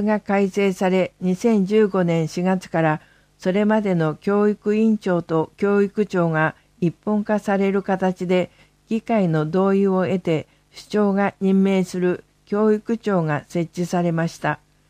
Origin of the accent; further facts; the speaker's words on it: Nerima, Tokyo, Japan; 育ちは練馬区の石神井ですから、地元の学校に就職したことになります。